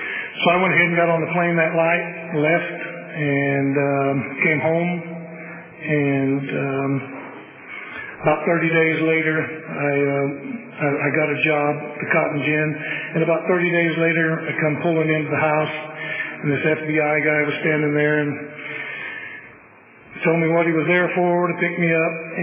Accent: Woodville, California, United States; also born or lived in Missouri; I remember growing up, we moved out here from Missouri, and we lived in the Woodville labor camp, and little bitty metal sheds.

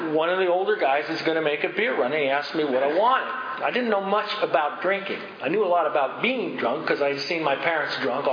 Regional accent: San Francisco, California, United States; I grew up in San Francisco, one of seven kids in an Irish Catholic family.

